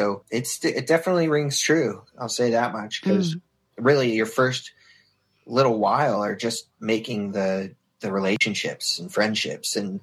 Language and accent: English; Glenview, Illinois, United States; I'm from Chicago, Illinois. I was raised in a suburb right outside the city called Glenview.